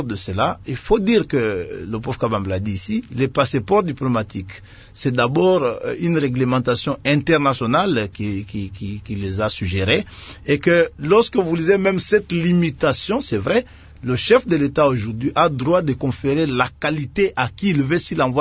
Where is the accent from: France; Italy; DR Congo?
DR Congo; Chez nous, en République démocratique du Congo